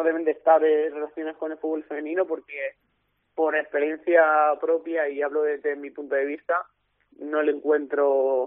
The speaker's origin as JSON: {"language": "Spanish", "town": "Cornellà de Llobregat", "region": "Catalonia", "country": "Spain", "said": "yo empecé entrenando en un club de aquí del barrio, yo soy de Cornellá"}